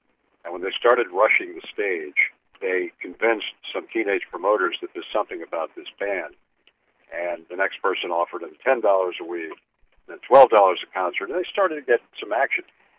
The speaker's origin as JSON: {"language": "English", "town": "Miami", "region": "Florida", "country": "United States", "tie": "born or raised there", "said": "1964 was the year that a gigantic story was happening in my hometown of Miami."}